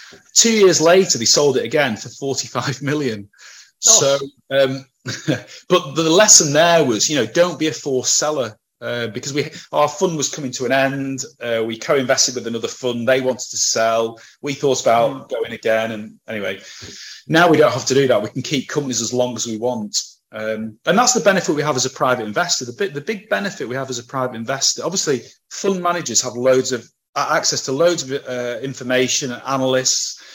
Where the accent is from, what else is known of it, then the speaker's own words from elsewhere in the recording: Preston, North West England, United Kingdom; so I'm from Preston. This guy's from Preston. Preston's quite a small place, and you tend to know famous people who've done well.